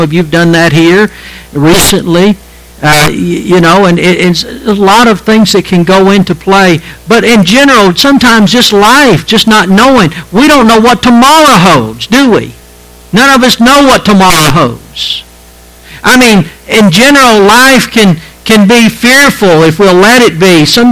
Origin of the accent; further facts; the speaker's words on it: Prattville, Alabama, United States; I was raised up here in Prattville, Alabama. Graduated from Prattville High School.